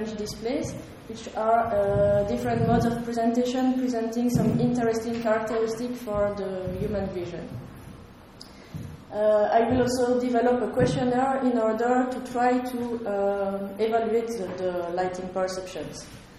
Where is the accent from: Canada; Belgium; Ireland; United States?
Belgium; English is a second language; I come from Belgium, and I'm an engineer in architecture.